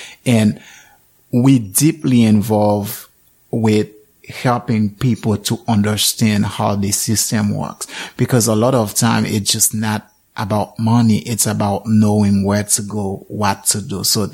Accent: Haiti; now in United States; as you mentioned, I am from Haiti

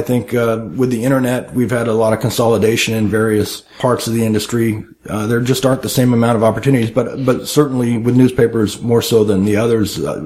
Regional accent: San Diego, California, United States; I think I was born and raised in San Diego, and I worked at the stadium for about 10 years in high school and college

